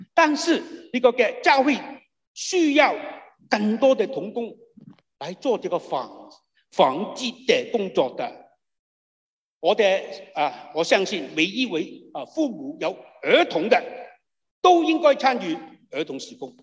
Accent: China; now in Canada; 特别我们中国人了的教育啦、体育啦

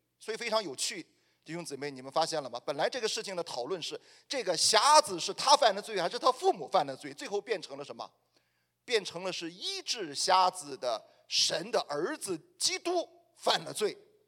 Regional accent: China; 包括我们中国人的民间的信仰，我们都会很习惯性的把苦难和罪恶联系到一起

